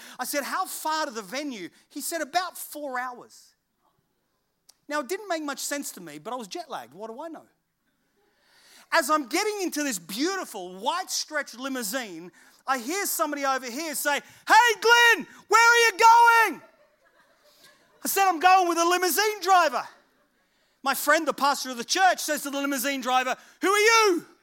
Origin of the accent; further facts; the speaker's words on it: Wales, United Kingdom; everywhere you go in the world, I want everybody to know you're Welsh. I said, Mum, they don't think I'm Welsh.